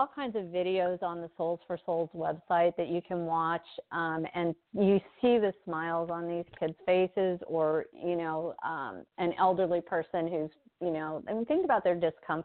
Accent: United States; I'm speaking as an American, you can't walk into a restaurant without a pair of shoes.

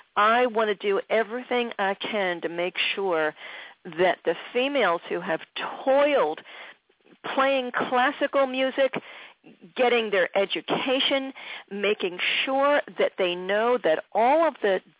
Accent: Philadelphia, Pennsylvania, United States; And then I found out that … was from Philly. So she embodies my hometown to me when she sings.

